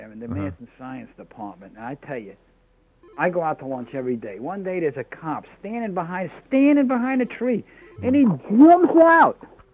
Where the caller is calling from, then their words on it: Central Islip, New York, United States; I'm still in Central Islip.